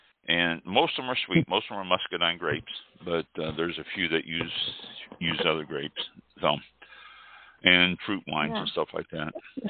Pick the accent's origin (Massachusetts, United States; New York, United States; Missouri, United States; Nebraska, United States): Missouri, United States; Kansas City; I have to comment though, since I am from Kansas City, I do have to comment on the Chiefs winning the Super Bowl.